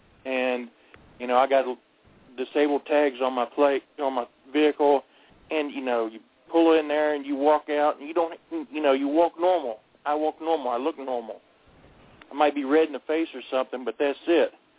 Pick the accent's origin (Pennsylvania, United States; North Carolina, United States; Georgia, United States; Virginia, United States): Virginia, United States; I'm from Thomasbrook, Virginia. I'm not too far from where you was in Bluefield Hell.